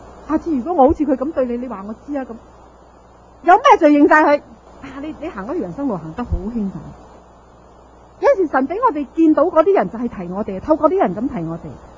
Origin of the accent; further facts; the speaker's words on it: Guangdong, China; 我哋中国人讲句，广东人有啲形容词真系好犀利